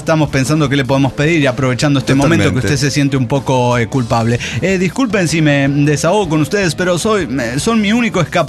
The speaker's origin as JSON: {"language": "Spanish", "town": "Monterrey", "region": "Nuevo León", "country": "Mexico", "said": "Soy de Monterrey"}